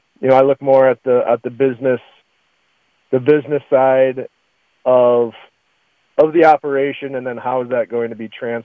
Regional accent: South Dakota, United States; I'm born and raised in East Central South Dakota and been involved in various aspects of ag for my entire career

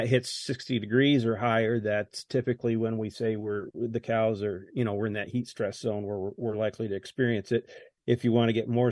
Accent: New York, United States; moved away; I grew up in New York, so I'm still learning. I've been here for almost 20 years, so we're getting it down.

